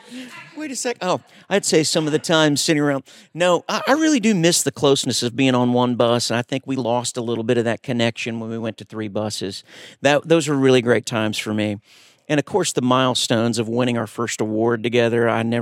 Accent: Ohio, United States; I grew up in Ohio, but we'd always come down to Nashville for summer vacations.

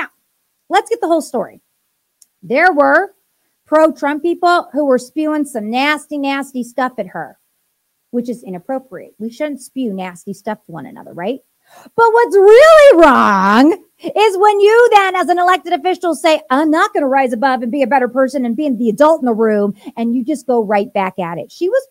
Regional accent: Danville, California, United States; So in my hometown of Danville, California, restaurants are fighting back.

